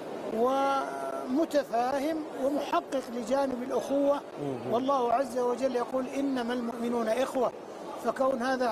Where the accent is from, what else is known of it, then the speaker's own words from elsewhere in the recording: Saudi Arabia; ونحن في بلادنا المملكة العربية السعودية